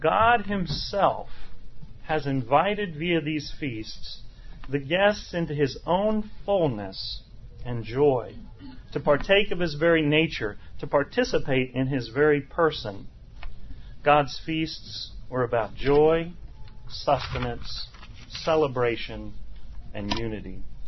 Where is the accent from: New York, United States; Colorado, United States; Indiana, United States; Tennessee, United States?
Indiana, United States; Indianapolis; moved away as an adult; Now, I'm not from the South. I grew up in Indianapolis, but I've been in the South for quite a few years now, since about 1995, and I've always felt that it was a mistake to be born in Indiana